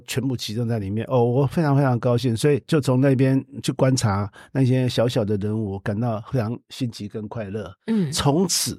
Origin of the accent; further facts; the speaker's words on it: Dadaocheng, Taipei, Taiwan; born there; 我是那个大道城出生的，我读蓬莱国小的啊